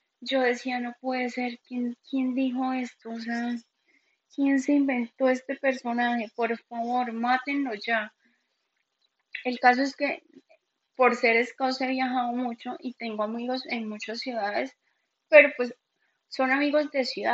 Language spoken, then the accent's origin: Spanish; Colombia; yo llevaba 27 años de mi vida en Colombia, porque nací en Colombia, porque mis papás son colombianos, porque mis abuelos son colombianos, mi familia es colombiana.